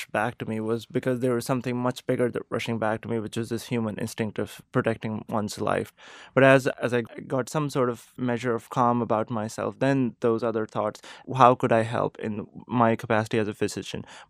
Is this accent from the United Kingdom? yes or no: no; Pakistan; moved away as an adult; now in United States; I am from Pakistan. I was born and raised there. And I moved to the United States about 3 years ago to pursue research and then now residency in Beth Israel Deaconess Medical Center.